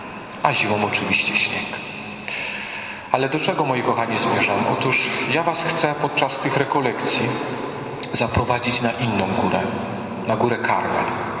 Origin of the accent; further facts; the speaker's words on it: Lesser Poland, Poland; Ja, moi drodzy, urodziłem się w górach. Tereny Podhala, także Tatry, miałem cały czas w pakiecie. Wzrastałem pod trzema koronami, a obecnie pracuję w najdłuższej wiosce Polski, w Zawoi